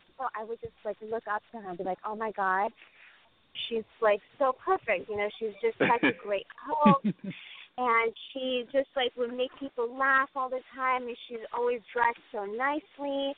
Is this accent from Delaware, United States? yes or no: no; Thousand Oaks, California, United States; I grew up in like mostly Wessex Village, Thousand Oak